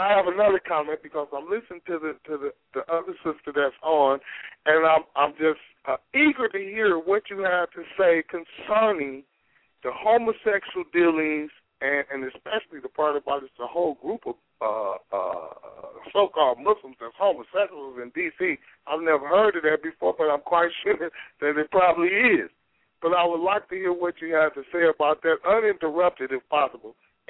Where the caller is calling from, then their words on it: Detroit, Michigan, United States; I'm calling from Detroit.